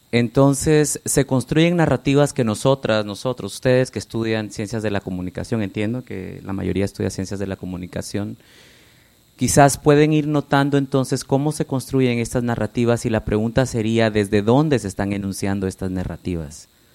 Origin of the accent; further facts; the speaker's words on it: Colombia; Sí, soy colombiano, soy afrocolombiano, soy indígena colombiano y como frijoles vivo en la ciudad